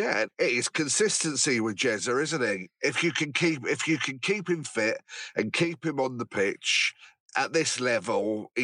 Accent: Chesham, South East England, United Kingdom; now in Wendover, United Kingdom; Because I'm from Chesham, and I nearly said Chesham. Originally, we moved to Wendover.

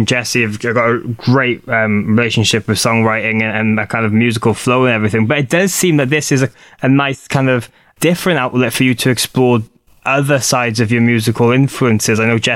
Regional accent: Wales, United Kingdom; Oh, no, I'm Welsh. Sorry.

